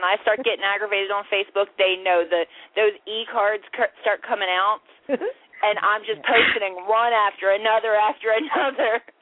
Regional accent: Baltimore, Maryland, United States; I'm from Baltimore. I don't use it as an excuse.

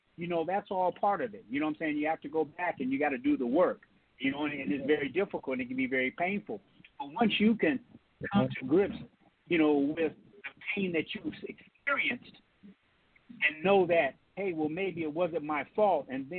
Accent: California, United States; I'm from California.

